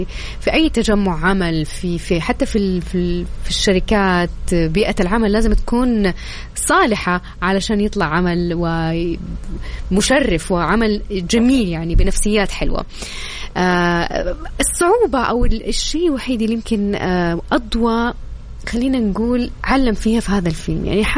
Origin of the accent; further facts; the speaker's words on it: Taif, Makkah Province, Saudi Arabia; born there; على فكرة أنا من مواليد الطائف